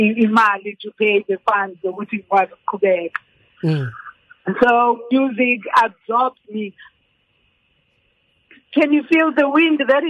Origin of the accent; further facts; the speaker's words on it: South Africa; Because as South African children, we were so lucky. When I was growing up, the world was looking at us, you know, going through whatever we were going through because of apartheid